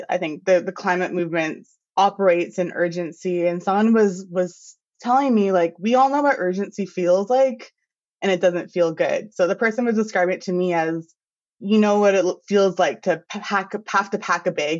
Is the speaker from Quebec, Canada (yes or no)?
no; British Columbia, Canada; I'm from Stellaton First Nation, which is located in the northern interior of so-called BC. I'm Caribou clan